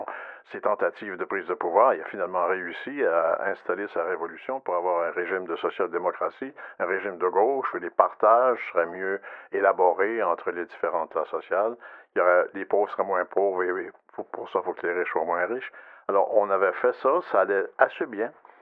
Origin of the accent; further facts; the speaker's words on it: Quebec, Canada; On présente les sondages chez nous au Québec comme des scores de parties de hockey